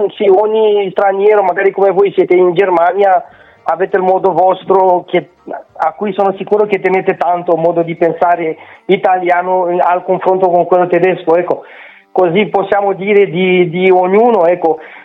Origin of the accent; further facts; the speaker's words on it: Romania; Italian is a second language; now in Italy; Vengo dalla Romania, praticamente vivo dal 2007 qua in Italia, sono musicista di famiglia